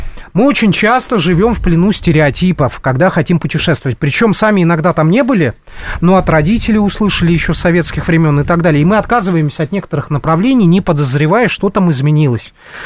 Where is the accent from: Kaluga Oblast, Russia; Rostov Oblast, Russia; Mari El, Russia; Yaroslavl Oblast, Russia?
Mari El, Russia; Yoshkar-Ola; Мой родной город Йошкар-Ола.